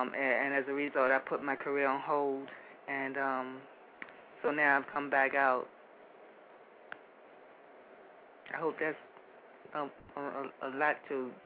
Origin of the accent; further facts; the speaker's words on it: Roosevelt Field, New York, United States; also born or lived in Richmond, Virginia; Okay, well, I originally come from Roosevelt Field, New York. Then we moved to Richmond, Virginia. And basically, my mother put me into, you know, music at a very young age.